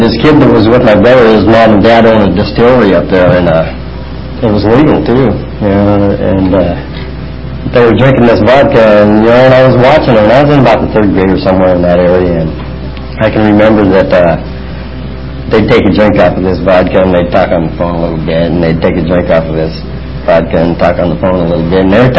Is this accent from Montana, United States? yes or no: yes; Montana, United States; I was born and raised in Montana. And I grew up in a small town up there of maybe 100-150 people.